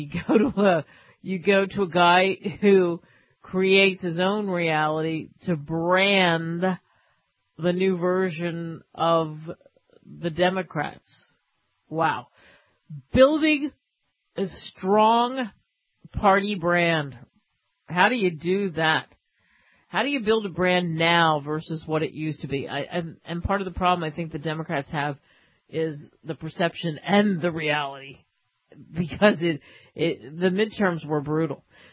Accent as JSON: {"language": "English", "region": "East Coast", "country": "United States", "tie": "born or raised there", "said": "And we grew up on the East Coast, so we'd never been to California, and how cool was that?"}